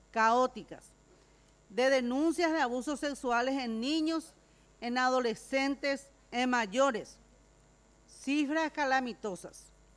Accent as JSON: {"language": "Spanish", "country": "Paraguay", "said": "nos golpea duro como sociedad paraguaya"}